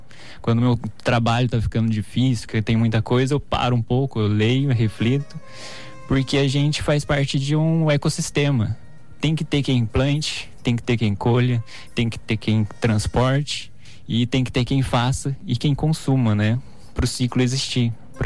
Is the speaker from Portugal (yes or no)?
no; Aparecida, São Paulo, Brazil; Eu cresci em Aparecida, a gente convivia com os redentoristas, né?